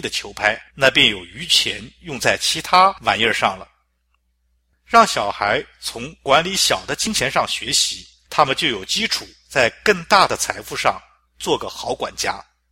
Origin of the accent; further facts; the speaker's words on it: Hong Kong; 我儿时生活在70-80年代的香港，住在政府的公营房屋，属于基层市民